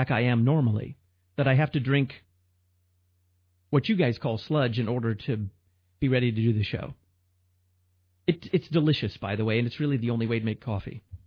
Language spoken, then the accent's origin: English; Illinois, United States; I think that Missouri has the lowest gas prices, and right next door, my home state, Illinois, may have among the highest gas prices in the nation.